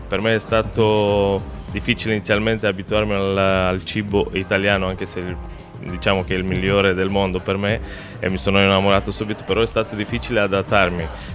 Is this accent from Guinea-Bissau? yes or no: no; Romania; Italian is a second language; visto le mie origini, vengo dalla Romania.